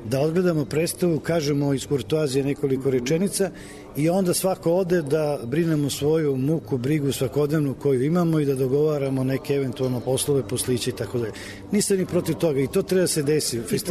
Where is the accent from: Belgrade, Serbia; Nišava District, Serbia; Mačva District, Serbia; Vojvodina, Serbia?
Vojvodina, Serbia; Novi Sad; ja kao rođeni Novosađanin koji sam odrastao u ovome gradu